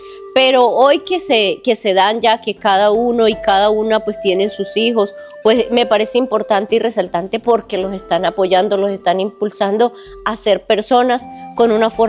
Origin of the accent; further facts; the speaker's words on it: Colombia; como somos todos los colombianos.